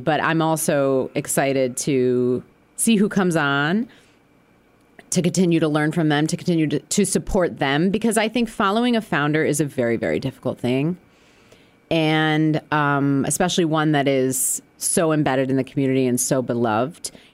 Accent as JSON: {"language": "English", "town": "Albany", "region": "New York", "country": "United States", "said": "I'm from Albany, New York."}